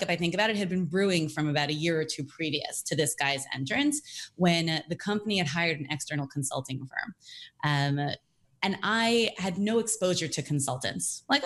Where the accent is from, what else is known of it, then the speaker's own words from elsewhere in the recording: New York, United States; also born or lived in Jerusalem; now in Los Angeles, United States; So yeah, I am out in LA. I'm actually originally from New York, and I went to business school out there.